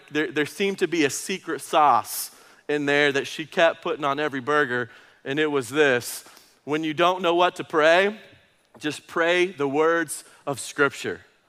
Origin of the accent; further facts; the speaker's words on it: Knoxville, Tennessee, United States; now in Washington, D.C., United States; I'm from West Knoxville, transplanted to Washington, D.C.